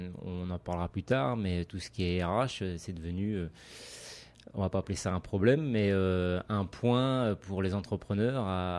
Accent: Le Croisic, Pays de la Loire, France; le Croisic, c'est une petite ville en Loire-Atlantique. 4000 habitants

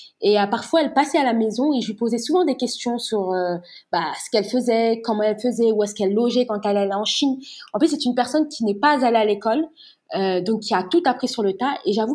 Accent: Guinea; J'ai eu cette opportunité de travailler en Guinée-Conakry, donc dans mon pays d'origine

